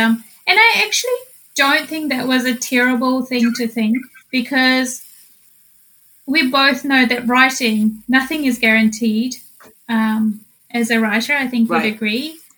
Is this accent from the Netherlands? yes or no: no; New Zealand; also born or lived in Fiji; And and so I was born in Fiji, and it's a tiny dot of an island in the Pacific. And I grew up in New Zealand